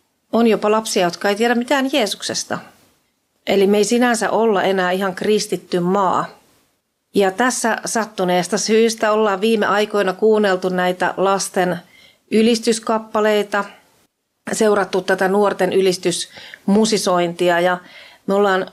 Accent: Lempäälä, Pirkanmaa, Finland; Me ollaan Lempäälästä

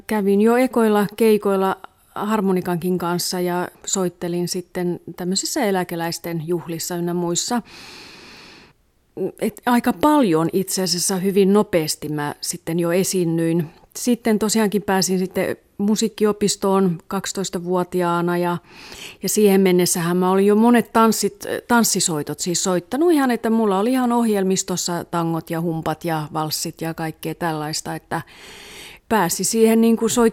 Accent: Espoo, Uusimaa, Finland; Olen kasvanut Espoossa. Mä oon hyvin espoolainen ja Kilossa omakotitalossa

